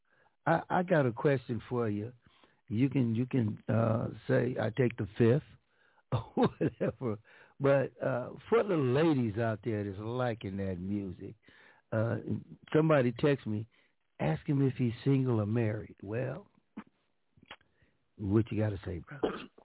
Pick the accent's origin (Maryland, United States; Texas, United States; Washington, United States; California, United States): California, United States; Los Angeles; when I was growing up in Los Angeles back in the day, we all listened to KGFJ Soul Radio